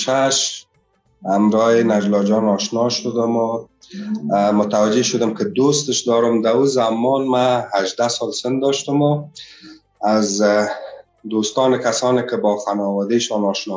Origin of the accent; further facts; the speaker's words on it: Afghanistan; also born or lived in Iran; برگشتیم به کشور ما افغانستان و ادامه زندگی را همونجا شروع کردیم.